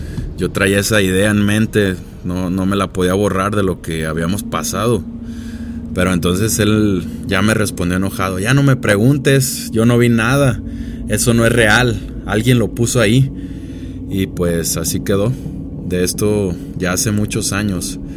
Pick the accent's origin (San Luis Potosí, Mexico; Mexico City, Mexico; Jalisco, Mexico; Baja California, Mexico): Jalisco, Mexico; Soy de Los Altos de Jalisco.